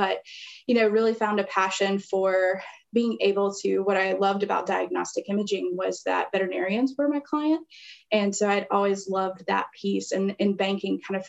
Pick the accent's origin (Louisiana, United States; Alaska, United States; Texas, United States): Louisiana, United States; Well, originally I come from Louisiana, and so good food capital of the world.